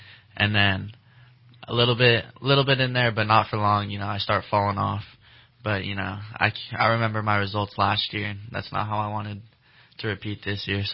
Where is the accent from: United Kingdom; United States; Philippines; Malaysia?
United States; Anderson; I transferred to Anderson, just, you know, my hometown, right where I live and stuff.